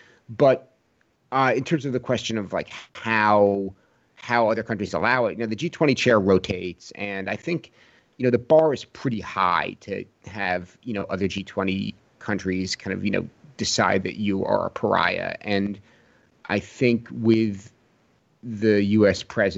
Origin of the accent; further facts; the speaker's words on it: United States; So I as an American, I think many of us in the U.S. and Europe